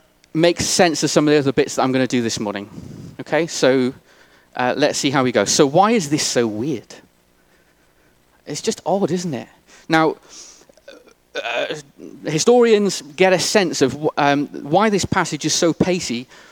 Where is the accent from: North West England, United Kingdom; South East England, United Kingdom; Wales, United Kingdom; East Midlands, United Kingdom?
Wales, United Kingdom; now in England; I don't have to stop being a Welsh guy who loves rugby and used to hate the English and is learning how to repent of that. I'm married to an English lady, I have three English children, and I'm stood here in England.